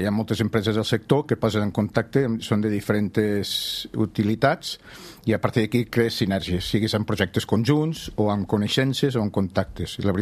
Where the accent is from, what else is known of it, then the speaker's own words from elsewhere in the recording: Andorra; Bueno, jo sóc d'Andorra, però tenim l'empresa a Terrassa.